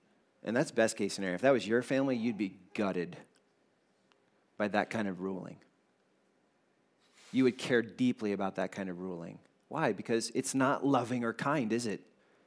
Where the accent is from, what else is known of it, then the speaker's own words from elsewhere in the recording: South Carolina, United States; Okay, this is one benefit of growing up in South Carolina